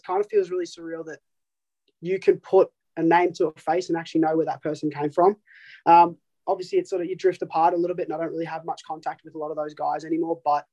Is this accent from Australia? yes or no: yes; McKinnon, Victoria, Australia; So I grew up in McKinnon, which is, like, you know, Sandringham area, Bayside area.